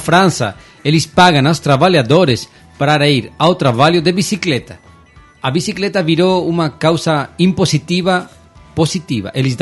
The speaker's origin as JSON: {"language": "Portuguese", "country": "Spain", "second_language": "Portuguese", "said": "eu sou espanhol, estou viajando o mundo de bicicleta."}